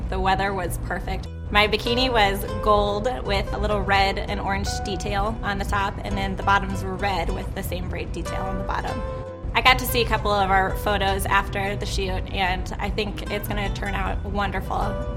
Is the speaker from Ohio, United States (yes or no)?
no; Edwardsville, Illinois, United States; from Edwardsville, Illinois, and this is my second season as a Rams cheerleader.